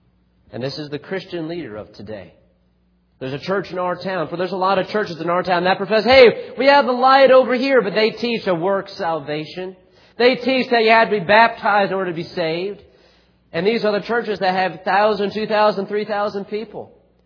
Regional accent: Texas, United States; I come from Central Texas, okay? I flew out of Killeen, went to Houston, and I don't know anything about Houston.

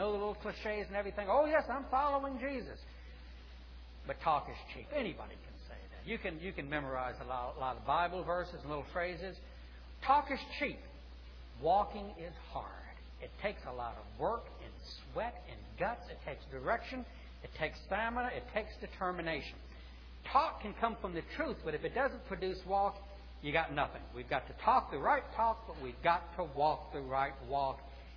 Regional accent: the South, United States; not just because I'm from the South

